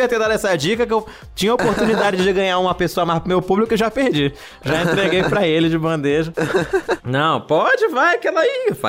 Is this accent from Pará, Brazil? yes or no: yes; Belém, Pará, Brazil; now in São Paulo, Brazil; Como eu sempre vivi em cidade, Eu saí de Belém, que é uma capital, e vim pra outra. Vim pra São Paulo, que é outra capital maior ainda.